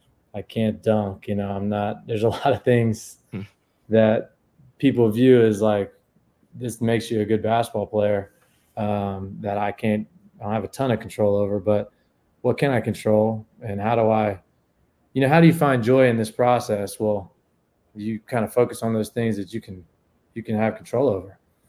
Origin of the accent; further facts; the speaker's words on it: Chapel Hill, North Carolina, United States; and I'm growing up in Chapel Hill, you go to community center, man, I didn't get picked up.